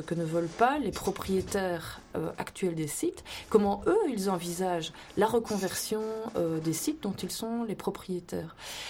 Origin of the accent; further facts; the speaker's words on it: Liège, Wallonia, Belgium; il faut aussi se souvenir, en tant que liégeois, c'est pas mal de le rappeler, parce qu'on quitte rarement Liège pour Charleroi